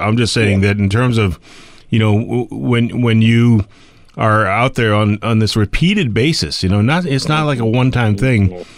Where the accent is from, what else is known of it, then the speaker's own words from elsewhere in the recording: New England, United States; of course, I'm from New England, so what do I know?